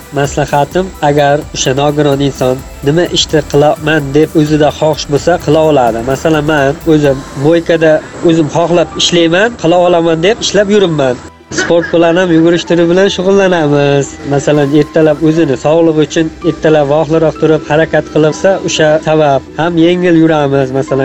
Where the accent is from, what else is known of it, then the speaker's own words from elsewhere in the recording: Qumqo'rg'on, Surxondaryo Region, Uzbekistan; born there; Surxondaryo viloyati Qumqo'rg'on shahrida tug'ilganman. Yoshim hozirgi kunda 38 da.